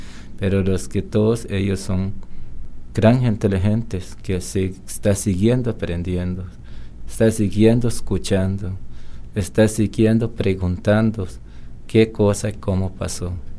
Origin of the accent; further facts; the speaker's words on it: Alto Chirripó, Cartago, Costa Rica; me crecí en Alto Chirripó, se llama Jamó. Ahí me nací, lo mismo ese lugar. Todos mis abuelos, mis abuelas nacieron ahí.